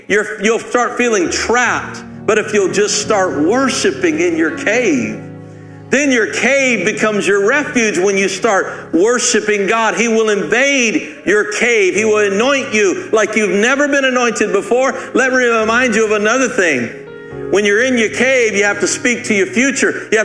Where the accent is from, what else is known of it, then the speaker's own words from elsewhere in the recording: Rocky Mount, North Carolina, United States; we ended up going back to my hometown and never thought I'd live there again. Always want to live in a large city. And Rocky Mount is not a small city, but it's a mid-sized city.